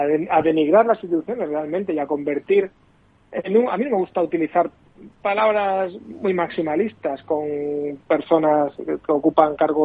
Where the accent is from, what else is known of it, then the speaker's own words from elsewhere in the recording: Málaga, Andalusia, Spain; Como sabes, yo soy de Málaga.